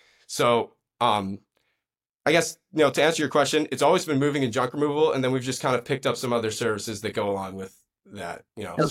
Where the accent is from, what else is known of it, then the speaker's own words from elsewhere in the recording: Highland Park, Illinois, United States; I'm from Highland Park, Illinois. It's about a half hour from Chicago.